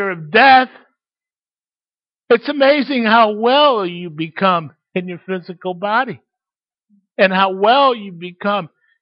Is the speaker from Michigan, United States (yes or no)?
no; Waterbury, Connecticut, United States; I grew up in Waterbury, Connecticut. Waterbury, Connecticut, an old factory town.